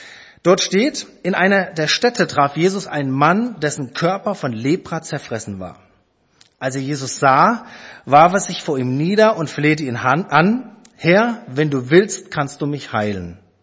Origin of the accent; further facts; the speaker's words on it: Frankfurt, Hesse, Germany; Ich bin Frankfurter, das kannte ich.